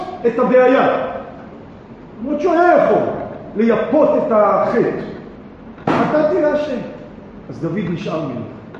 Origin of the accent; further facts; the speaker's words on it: Petah Tikva, Central District, Israel; אני גדלתי בפתח תקווה. גדלתי הרבה שנים בעיר פתח תקווה.